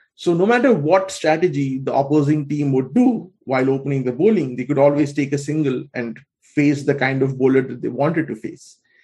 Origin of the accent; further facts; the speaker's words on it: India; at least for me as a cricket fan, as an Indian cricket fan